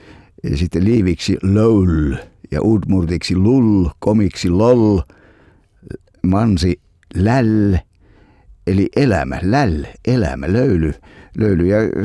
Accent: Savo, Finland; mutta minä savolaisena kyllä sanon vastojamestari.

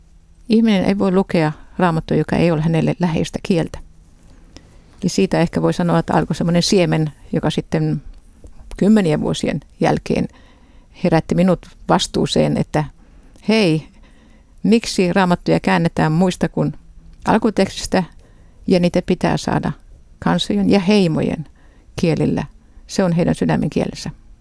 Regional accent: Israel; sinne perheenä tultiin vuonna 49, josta alkaen olen ollut Israelissa 7-vuotiaasta ja nyt yli 70-vuotiaaksi. Ja tämä fakta, että kasvoin Israelissa

